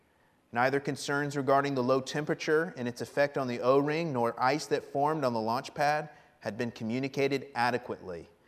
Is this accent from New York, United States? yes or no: no; Florida, United States; it was a cold day in Florida, which means it was around 30 degrees. I'm from Florida.